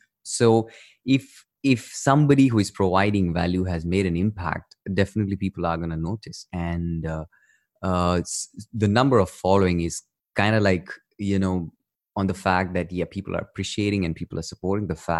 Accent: India; some of them even didn't know that I was from India.

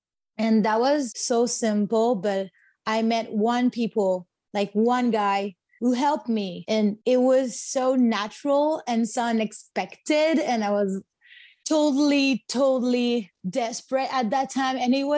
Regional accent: France; accent: French; For everybody who don't know me, I'm French, so you might know it because of my accent.

